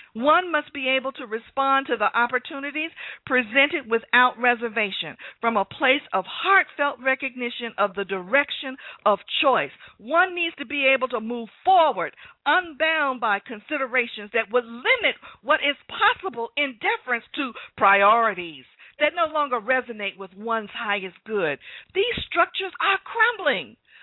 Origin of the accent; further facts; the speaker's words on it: California, United States; I'm from California, so I've seen those tumbleweeds going through the desert.